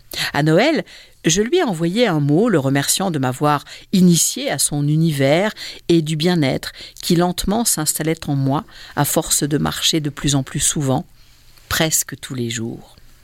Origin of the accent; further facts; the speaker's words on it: Normandy, France; born there; je suis née en Normandie, mais je connais très bien le sud de la France, que ma grand-mère habitait Nice.